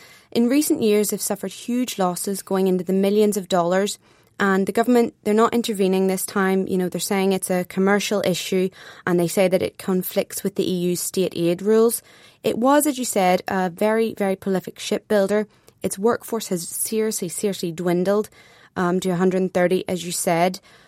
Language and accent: English; Belfast, Northern Ireland, United Kingdom; I'm from Belfast and it really has become a symbol of the city.